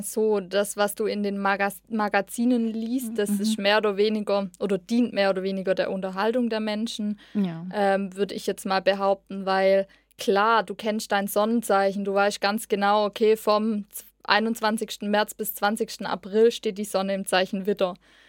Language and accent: German; Bönnigheim, Baden-Württemberg, Germany; ich bin 24 Jahre alt. Ich komme aus Bönnigheim, das ist hier in der Nähe von Ludwigsburg.